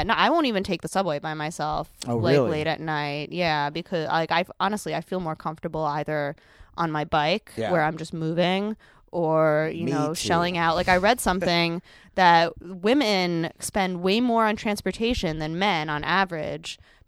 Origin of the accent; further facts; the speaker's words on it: New York City, New York, United States; I was always taught growing up in New York City, like, you never, ever get in an unmarked cab.